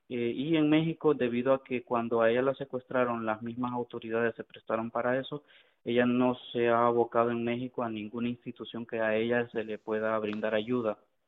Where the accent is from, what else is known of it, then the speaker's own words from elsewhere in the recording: Honduras; moved away as an adult; now in United States; yo soy de Honduras. Yo me vine hace poco, el año pasado, finales del año pasado, para Estados Unidos